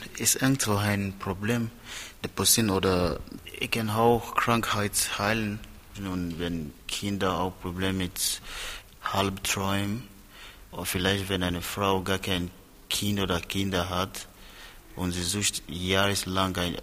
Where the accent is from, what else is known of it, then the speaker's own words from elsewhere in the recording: Sierra Leone; German is a second language; Ich komme aus Sierra Leone, nicht aus Kongo.